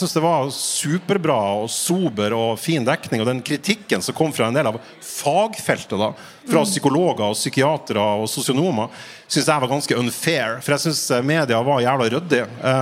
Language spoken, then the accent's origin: Norwegian; Fauske, Nordland, Norway; jeg er fra Fauske i Nordland